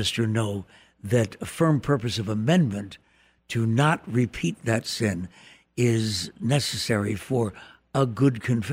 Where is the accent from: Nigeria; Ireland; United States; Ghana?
Ireland; I am an Irish Catholic.